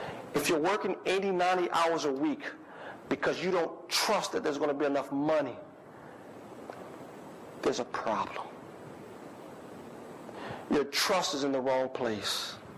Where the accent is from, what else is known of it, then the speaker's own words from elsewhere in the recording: the South, United States; I grew up in the South, and I can remember back in the 70s